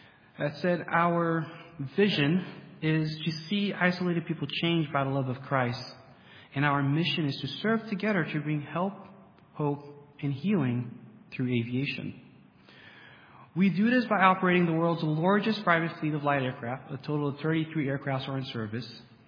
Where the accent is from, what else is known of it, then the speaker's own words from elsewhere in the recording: Haiti; I'm a 27-year-old missionary pilot mechanic serving the Lord with MAF in my home country, Haiti.